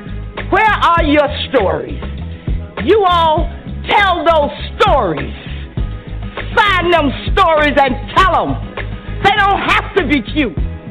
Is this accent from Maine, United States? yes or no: no; Bronx, New York, United States; I come from the South Bronx, baby. I organize tennis there.